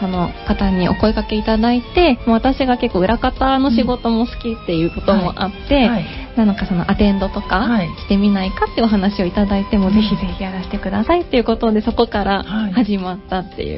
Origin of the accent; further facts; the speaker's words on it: Kawasaki, Kanagawa, Japan; 私の出身地であるその川崎市の多摩区では、